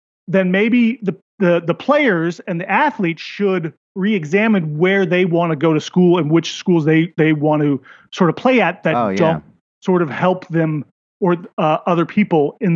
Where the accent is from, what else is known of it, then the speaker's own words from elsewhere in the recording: Seattle, Washington, United States; I mean, growing up in Seattle and University of Washington and maybe half my friends that I sort of still know.